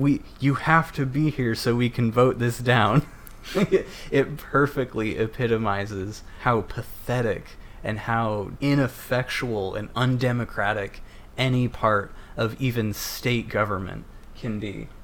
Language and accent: English; Boise, Idaho, United States; Yeah, some of them were spotted in my hometown.